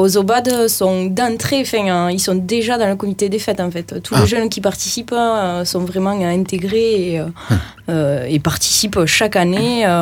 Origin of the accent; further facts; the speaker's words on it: Villefranche, France; Moi, je suis de Villefranche, donc j'ai rencontré mon mari à Montaigne.